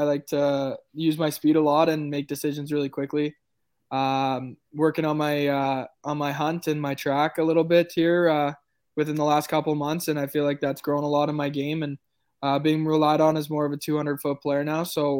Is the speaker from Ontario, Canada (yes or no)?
yes; Oakville, Ontario, Canada; And yeah, like, we're both from Oakville, had a lot of connections right off the bat